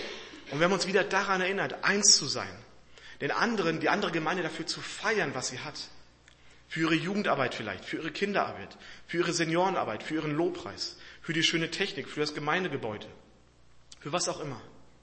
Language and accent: German; Ansbach, Bavaria, Germany; Ich komme aus Ansbach, arbeite da die letzten 4 Jahre